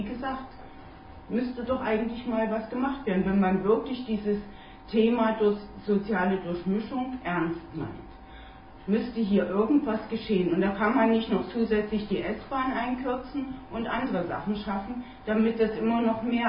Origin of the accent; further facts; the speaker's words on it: Eisenhüttenstadt, Brandenburg, Germany; Ich komme aus Eisenhüttenstadt.